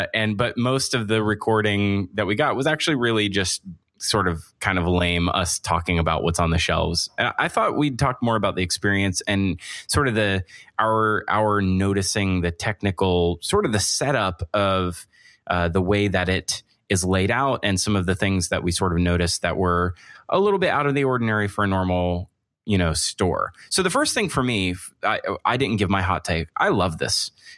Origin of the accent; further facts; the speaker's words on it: Florida, United States; I'm from Florida, so this is like a big trip for me.